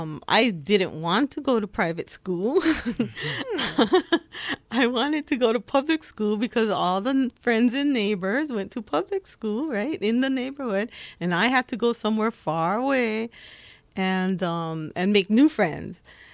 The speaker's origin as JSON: {"language": "English", "town": "Aiea", "region": "Hawaii", "country": "United States", "tie": "born or raised there", "said": "I grew up in Aiea, Halawa Heights."}